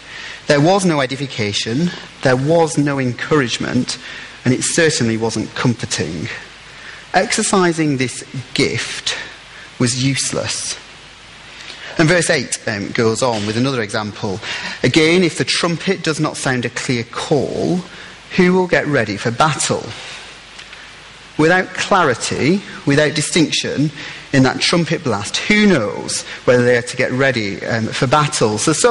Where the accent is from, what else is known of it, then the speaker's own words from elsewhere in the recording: North West England, United Kingdom; I'm from East Lancashire. We do things like cornet there and other brass instruments.